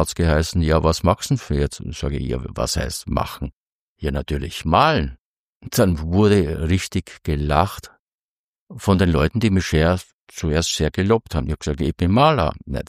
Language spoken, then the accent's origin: German; Braunau, Upper Austria, Austria; also born or lived in Altheim; Ich wurde eben in Altheim geboren, in Braunau bin ich in die Schule gegangen, habe auch dort meinen ersten Beruf gelernt.